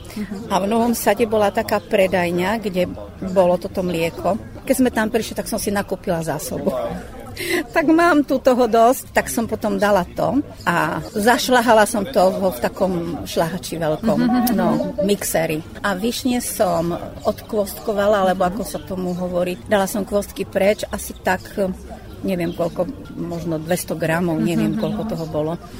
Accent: Banská Bystrica Region, Slovakia; Napríklad ja pochádzam z Horehronia, to je tá časť Banská Bystrica, Brezno a Hore.

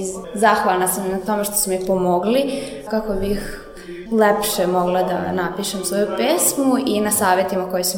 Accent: Kikinda, Vojvodina, Serbia; dolazim iz Kikinde i učenica sam osnovne škole Žarko Zrenjanin.

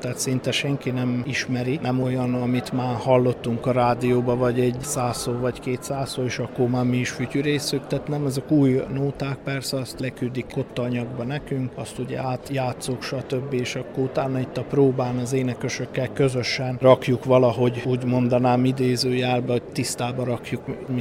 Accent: Hungary; Mint magyar zenésznek ugye a magyar nóta

